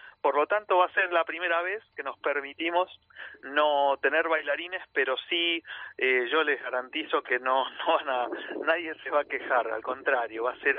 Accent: Argentina; yo ya no lo pienso como un argentino, yo pienso que el tango como un ciudadano del mundo

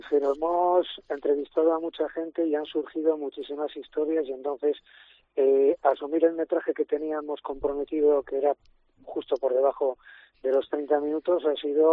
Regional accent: Bilbao, Basque Country, Spain; yo soy de Bilbao. Y Bilbao y Vizcaya es un crisol de personas venidas de todas partes de España y de otros países.

